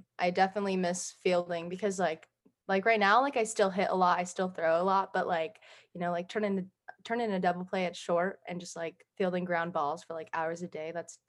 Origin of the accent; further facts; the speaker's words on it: Las Vegas, Nevada, United States; I'm currently a freshman on our softball team, and I am from Las Vegas, and I still currently live in Las Vegas, but when the fall comes around, that's when I'll be moving to San Marcos.